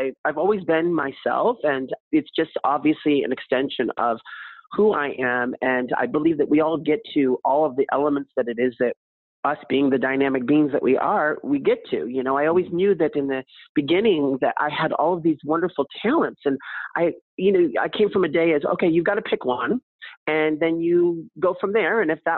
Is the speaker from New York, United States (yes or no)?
yes; Manhattan, New York, United States; Born and raised in Manhattan, and I started off as a dancer and also collecting Barbies at the age of 4.